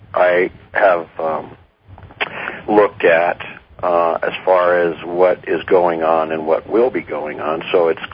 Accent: Albuquerque, New Mexico, United States; I'm from Albuquerque.

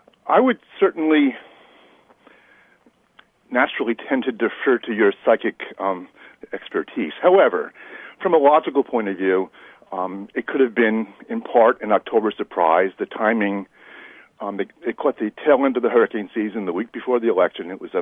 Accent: New York, United States; Another interesting thing is I'm from Long Island, so my relatives are all down there.

